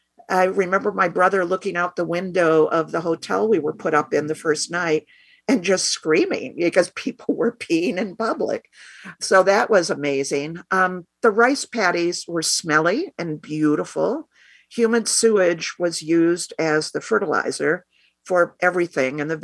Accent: Ithaca, New York, United States; born there; I was born in 1950 in Ithaca, New York, which is at the foot of Cayuga Lake in the Finger Lakes. So that affected me hugely because everything about Ithaca is gorgeous.

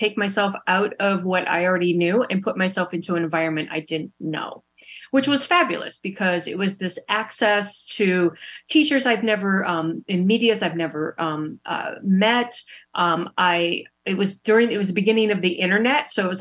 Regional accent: South Bend, Indiana, United States; now in Chicago, United States; So I've lived in Chicago for probably over 25 years. But my beginnings were when I grew up in South Bend, Indiana, where For the Love of the Art Fair show is. I grew up in South Bend, Indiana, and I grew up in a family of four kids and my parents.

